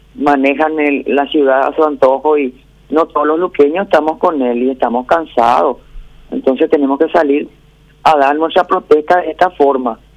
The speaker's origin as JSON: {"language": "Spanish", "country": "Paraguay", "said": "soy una mujer adulta, soy una paraguaya"}